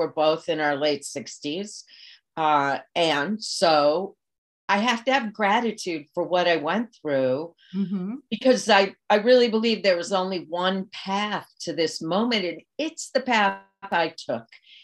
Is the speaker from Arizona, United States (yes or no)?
no; Illinois, United States; And Roger and I grew up in Illinois in the late 1960s.